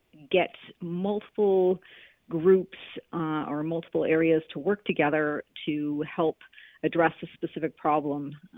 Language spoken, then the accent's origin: English; Nova Scotia, Canada; moved away as an adult; also born or lived in California; So I grew up in Nova Scotia, and then when I turned 18, I went away to university in California. I went to Stanford, and I ended up living in California for about 20 years.